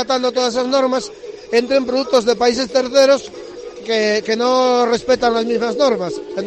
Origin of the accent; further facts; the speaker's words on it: Llanera, Asturias, Spain; De Llanera.